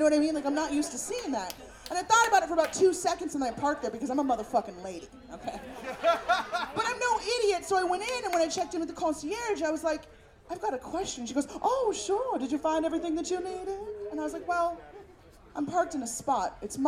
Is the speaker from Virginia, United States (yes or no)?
no; San Francisco, California, United States; And of course, I'm from San Francisco, so I'm just imagining how somebody from the city would fuck that up.